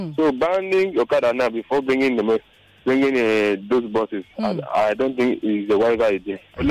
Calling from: Lekki, Lagos, Nigeria; I'm calling from Lekki.

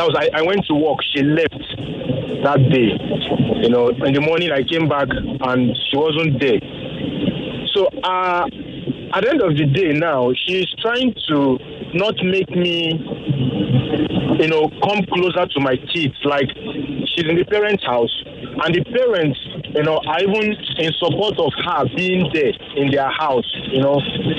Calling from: Oshodi, Lagos, Nigeria; I'm calling from Oshodi.

